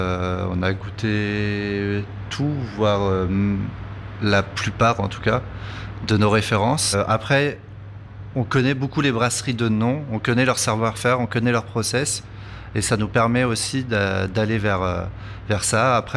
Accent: Charleville-Mézières, Grand Est, France; Moi, je suis de Charleville-Mézières, donc près de la frontière belge.

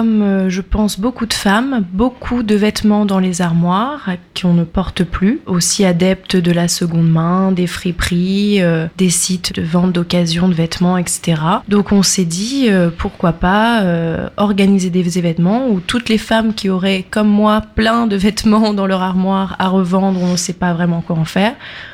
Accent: Deauville, Normandy, France; now in Le Havre, France; j'ai 23 ans, je suis originaire de Deauville mais j'ai adopté le Havre en ville de cœur

